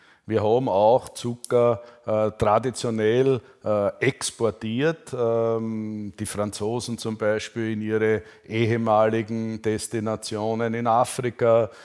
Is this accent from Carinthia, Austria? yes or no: no; Burgenland, Austria; Ich bin Burgenländer, ich bin bekennender Burgenländer, ich habe ganz tiefe Wurzeln im Burgenland. Ich bin sehr lang schon beruflich unterwegs, habe aber das Burgenland nie als meine Heimat verlassen.